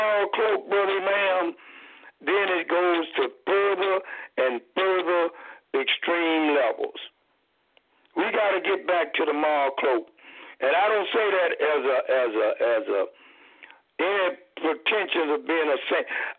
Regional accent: the South, United States; When I was in the South, growing up, if a young lady got pregnant

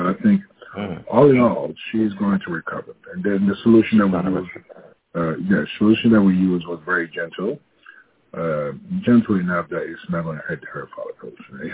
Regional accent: Ghana; which was very commonplace growing up in Ghana.

